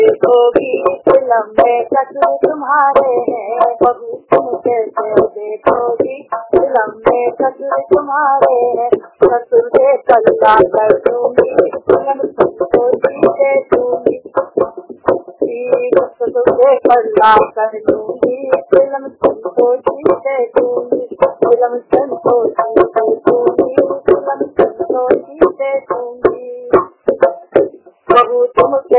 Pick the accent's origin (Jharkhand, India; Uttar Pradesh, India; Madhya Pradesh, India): Uttar Pradesh, India; Ghaziabad; और मैं गाजियाबाद से हूँ, ब्लाइंड हूँ मैं।